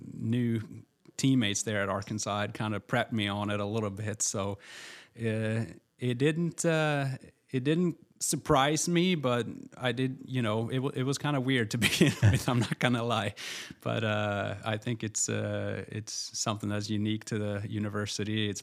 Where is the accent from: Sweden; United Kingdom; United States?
Sweden; English is a second language; his coaching style was different than what I was used to from Sweden, but it was something I needed for me.